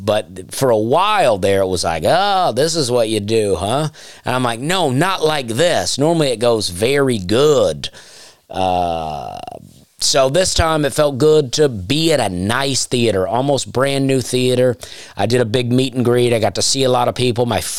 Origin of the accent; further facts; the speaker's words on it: Opelika, Alabama, United States; growing up in Opelika, which is, across the tracks, you might say, even though Opelika is very nice.